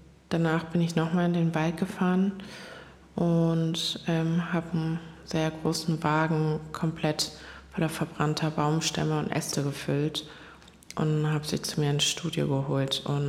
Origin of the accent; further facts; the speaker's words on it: South Korea; in Korea, in meinem Heimatland.